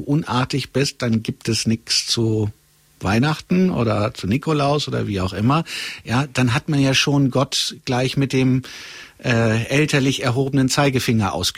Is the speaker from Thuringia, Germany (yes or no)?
no; Gelsenkirchen, North Rhine-Westphalia, Germany; also born or lived in Möhnesee; Halb aus Gelsenkirchen. Und halb vom Möhnesee an.